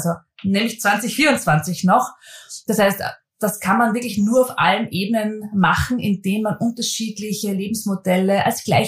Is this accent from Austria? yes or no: yes; Mondsee, Upper Austria, Austria; Ich bin ein Landkind. Ich komme aus Mondsee in Oberösterreich und pendle auch zwischen Mondsee und Wien und dem Rest der Welt.